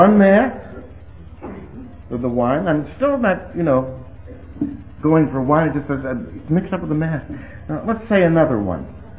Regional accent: Cleveland, Ohio, United States; She had three restaurants in Cleveland, Ohio, which is my hometown.

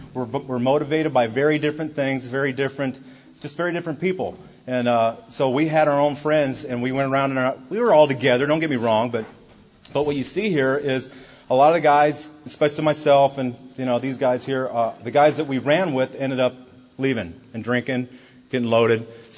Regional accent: Long Beach, California, United States; and I grew up in Long Beach, California.

